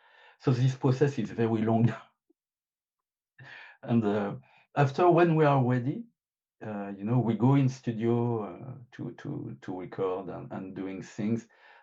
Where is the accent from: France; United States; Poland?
France; accent: French; English is a second language; By the way, sorry for my French accent. I can hear it. And apologize for this.